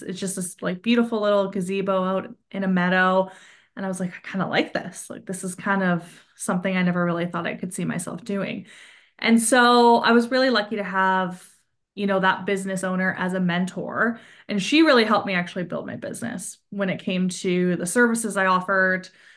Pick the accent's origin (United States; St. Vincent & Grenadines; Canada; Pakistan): Canada; Sherwood Park, Alberta; I grew up in Alberta outside of Edmonton in Sherwood Park, and I always knew that I wanted to be in the Okanagan